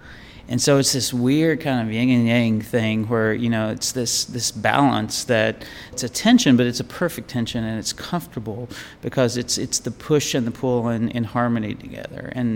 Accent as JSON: {"language": "English", "region": "Kentucky", "country": "United States", "tie": "born or raised there", "said": "So when I was growing up, I grew up in Eastern Kentucky, and you know, I loved to go out into the woods and stuff when I was a kid"}